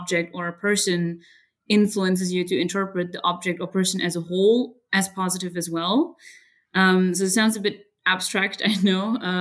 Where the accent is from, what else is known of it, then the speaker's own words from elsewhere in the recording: Germany; English is a second language; I'm the head of science at eCulture. I'm originally from Germany.